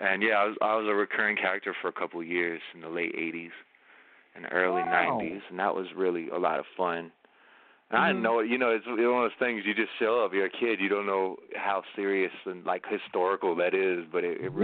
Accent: Long Island, New York, United States; I love my Jersey people. I'm from Long Island, so there's like a long standing thing of Long Island versus Jersey

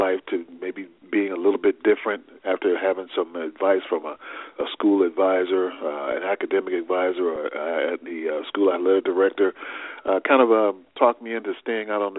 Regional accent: Las Vegas, Nevada, United States; lifestyle that I grew up with in Las Vegas, Nevada.

